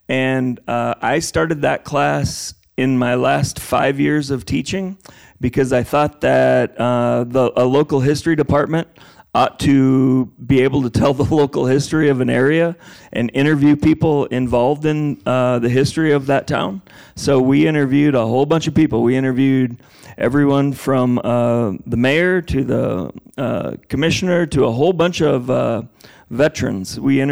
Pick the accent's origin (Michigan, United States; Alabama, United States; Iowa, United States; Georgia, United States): Iowa, United States; Sergeant Bluff; I am from Sergeant Bluff, and I grew up there and still live there. I went to high school at Sergeant Bluff, and as did my wife and my parents' farm.